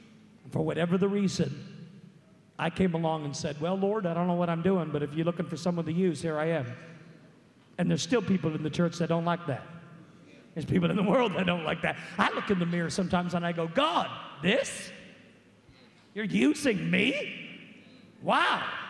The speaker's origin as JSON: {"language": "English", "town": "Alberton", "region": "Gauteng", "country": "South Africa", "said": "I am from Johannesburg, Alberton, in South Africa."}